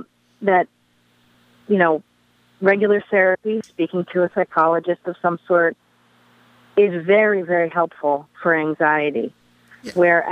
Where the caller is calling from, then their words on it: Goshen, United States; I'm from Goshen.